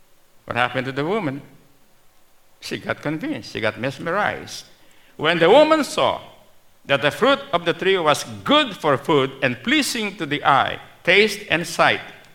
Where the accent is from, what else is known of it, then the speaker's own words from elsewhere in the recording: Philippines; I'm familiar with this because I'm Filipino, like many of you.